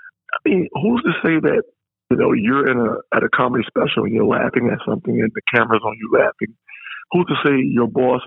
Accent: New York, United States; I think that New York season is great because I'm a New Yorker and Larry's a New Yorker.

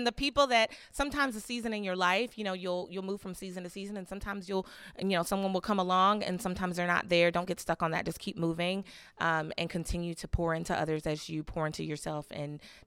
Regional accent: Louisville, Kentucky, United States; I'm from Louisville, Kentucky.

